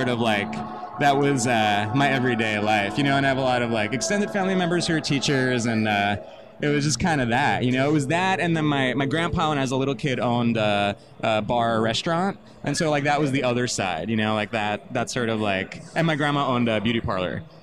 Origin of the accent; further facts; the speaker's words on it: New York, United States; So as we said, I'm from Long Island originally